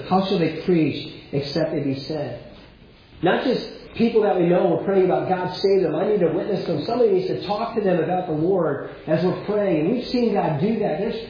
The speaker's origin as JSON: {"language": "English", "country": "United States", "moved": "as an adult", "lives_now": "Scotland", "said": "I'm a Baptist minister. I'm church planting in Scotland, but because I've left my home country and traveled to another country, I am a missionary. We're supported from the States."}